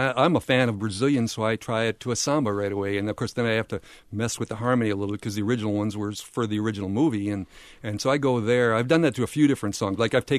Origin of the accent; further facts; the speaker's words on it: Durham, North Carolina, United States; I agree, and we're all three from Durham, actually. All three of us live here